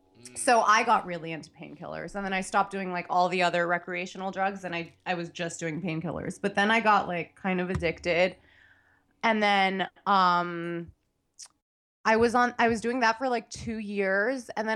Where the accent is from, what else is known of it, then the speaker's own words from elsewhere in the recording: New York City, New York, United States; I grew up in New York City, so